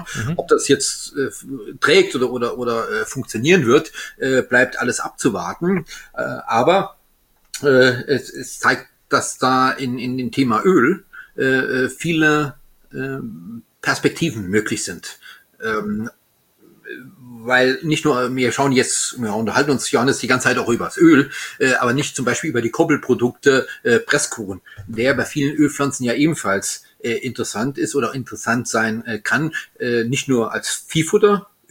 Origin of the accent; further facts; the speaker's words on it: Grand Est, France; Weil das ist, ich bin Elsässer, Gewürztraminer gewohnt.